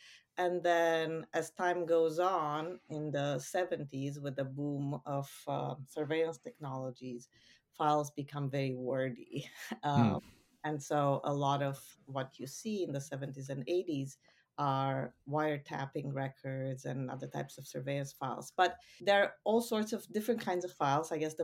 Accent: Romania; I was born in Romania in the 70s and grew up in the 80s in Ceausescu's Romania, which was probably one of the grimmest places in the socialist bloc in the 80s

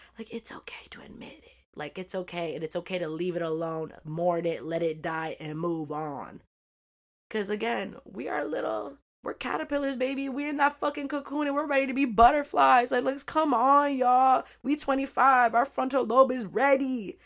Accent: California, United States; I grew up in the Bay Area and I was like, this is the most diverse, like, coolest place ever.

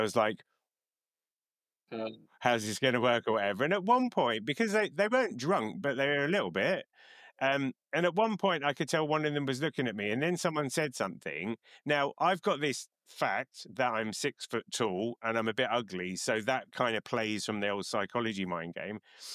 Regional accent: England, United Kingdom; And being an English person on a train, A, you don't talk to strangers, B, you don't talk to people who are doing stitching.

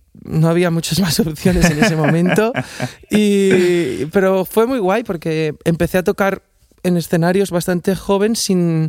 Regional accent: Guissona, Catalonia, Spain; born there; es un espacio de mi casa donde nací, en Guisona.

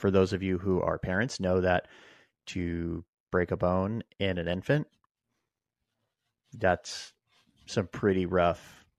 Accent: California, United States; order is out of my home county. So it's out of Merced County where I grew up. And they're both from my hometown.

